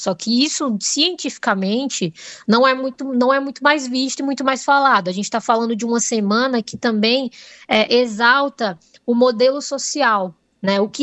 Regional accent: Serra Talhada, Pernambuco, Brazil; now in São Paulo, Brazil; Eu falo de São Paulo, certo? Mas sou nordestina, sou natural de Serra Talhada, Pernambuco. Mas estou em São Paulo fazendo um doutorado em políticas públicas

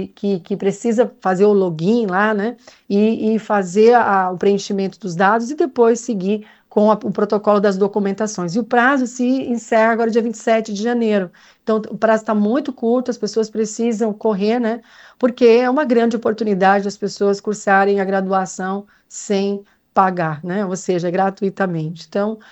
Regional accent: South Region, Brazil; que bom que nós somos do Sul, que bom que nós estamos aqui nesta região

